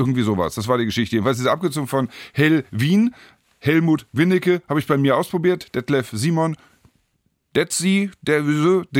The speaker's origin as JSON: {"language": "German", "town": "Hannover", "region": "Lower Saxony", "country": "Germany", "tie": "born or raised there", "said": "Ich habe lange in München gearbeitet, in Düsseldorf gearbeitet, also immer, wenn es dann um Radio, Fernsehen ging. Und bin aber dann eben doch Hannover immer sehr treu geblieben, weil das einfach meine Heimat ist."}